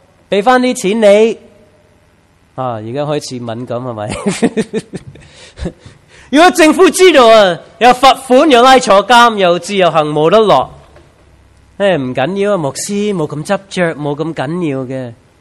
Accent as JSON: {"language": "Cantonese", "country": "United States", "lives_now": "Macau", "said": "我是美国人呢，我在每年这个时候呢就要做美国税"}